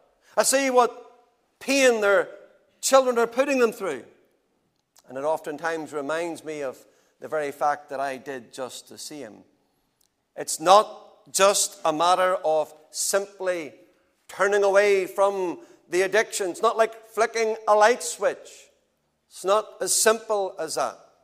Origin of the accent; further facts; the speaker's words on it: Lisburn, Northern Ireland, United Kingdom; I was born and brought up in Lisburn